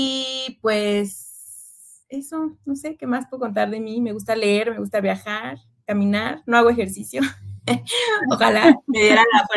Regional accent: Mexico; yo soy como mucho chile, mole y pozole

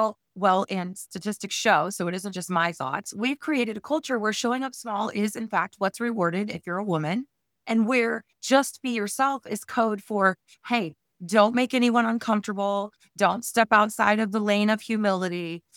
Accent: Illinois, United States; And girl, I'm from the Midwest too. My first job was like my hands in the dirt, detasseling corn in Illinois. So I am from the Midwest. I'm Midwest born and raised.

